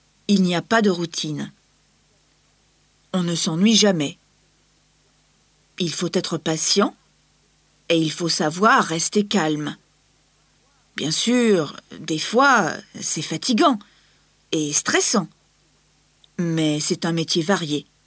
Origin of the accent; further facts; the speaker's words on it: Martinique; J'ai passé mon enfance à la Martinique et j'habitais près de l'aéroport.